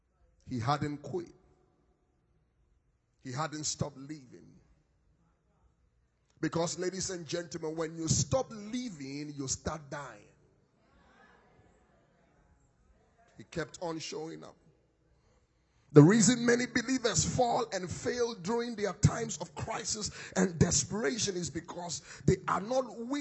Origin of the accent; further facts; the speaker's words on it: Accra, Greater Accra, Ghana; I came all the way from Accra, Ghana to speak to one person